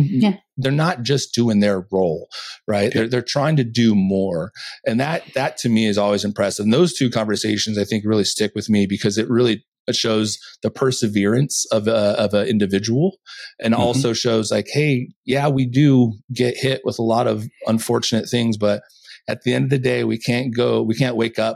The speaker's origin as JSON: {"language": "English", "town": "Mount Angel", "region": "Oregon", "country": "United States", "tie": "born or raised there", "said": "I grew up in Mount Angel, you know, 45 minutes south of here or so of Portland."}